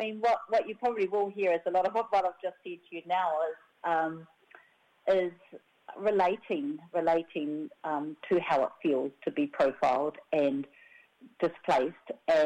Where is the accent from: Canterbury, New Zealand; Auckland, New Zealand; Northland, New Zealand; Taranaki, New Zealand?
Taranaki, New Zealand; I'm from Taranaki and was on the whenua that was receiving it.